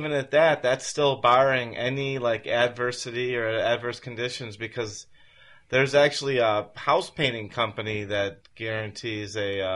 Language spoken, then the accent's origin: English; Ohio, United States; I'm from Ohio.